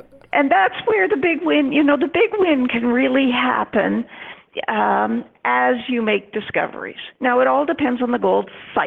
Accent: Timmins, Ontario, Canada; I grew up in Timmins, Ontario, which is, mining, downtown mining central for mining and exploration.

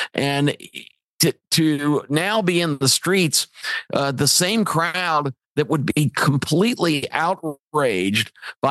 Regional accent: United States; I think as an American, we all have a responsibility to be as informed as we can possibly be

